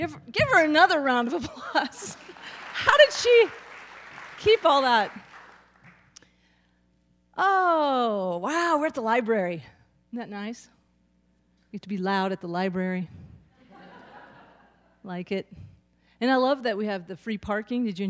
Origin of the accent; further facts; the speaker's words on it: the Ozarks, United States; I'm from the Ozarks, so I have to, keep in touch. That's all I'm saying. I'm originally from the Ozarks.